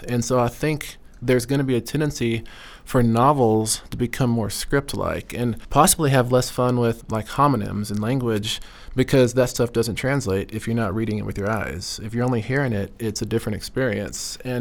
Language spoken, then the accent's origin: English; United States; I think it might come down to the fact that I'm Blackfeet. I'm American Indian.